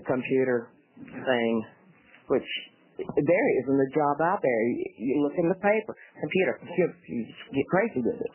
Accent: Albany, United States; I'm from Albany.

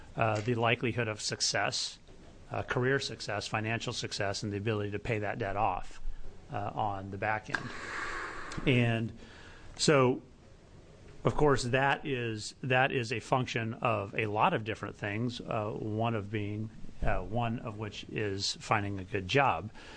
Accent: Eugene, Oregon, United States; I'm the state senator from Eugene, and I'm from Eugene.

